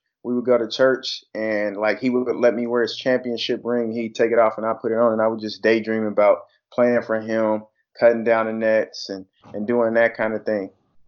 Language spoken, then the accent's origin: English; Stillwater, United States; I grew up in Stillwater, so it's a one high school town.